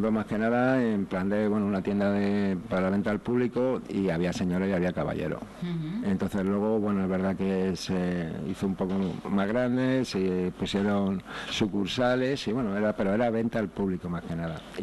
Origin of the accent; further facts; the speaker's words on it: Madrid, Community of Madrid, Spain; born there; Porque yo nací en Carabanchel